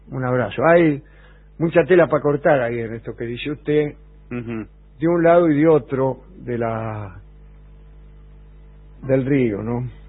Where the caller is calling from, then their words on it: Buenos Aires, Argentina; also born or lived in Uruguay; de Parque Patricio.